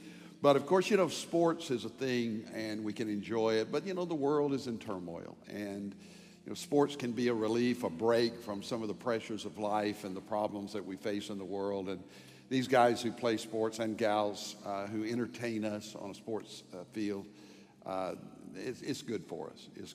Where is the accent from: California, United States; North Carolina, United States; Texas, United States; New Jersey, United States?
Texas, United States; Fort Worth; And then we moved back to Fort Worth, my hometown.